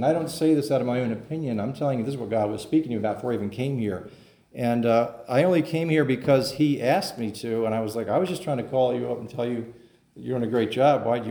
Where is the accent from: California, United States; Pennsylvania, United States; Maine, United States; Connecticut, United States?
Pennsylvania, United States; Philadelphia; I'm from Philadelphia. I was raised in a big Catholic family.